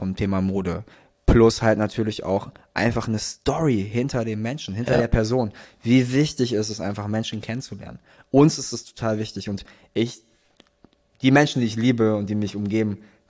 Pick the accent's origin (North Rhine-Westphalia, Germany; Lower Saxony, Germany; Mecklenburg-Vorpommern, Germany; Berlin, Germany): North Rhine-Westphalia, Germany; Cologne; Wow, als Kölner, du, ich bin jetzt schon so lange in dieser Stadt.